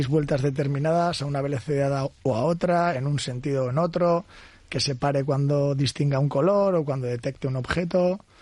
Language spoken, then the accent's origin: Spanish; Getxo, Basque Country, Spain; así eres de Bilbao, yo soy de Getxo.